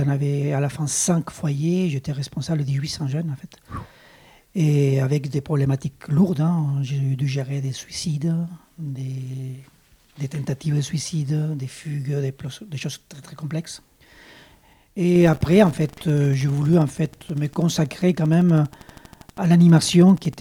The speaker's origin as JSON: {"language": "French", "country": "Chile", "second_language": "French", "moved": "yes", "lives_now": "France", "said": "vous l'entendez, j'ai un petit accent, je suis d'origine chilienne. Je suis parti du Chili il y a très longtemps."}